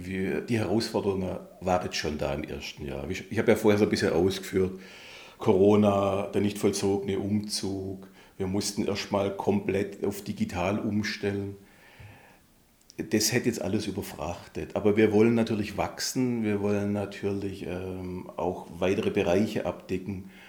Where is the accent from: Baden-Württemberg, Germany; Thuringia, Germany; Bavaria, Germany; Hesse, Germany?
Baden-Württemberg, Germany; als Schwabe kostet es bislang nichts.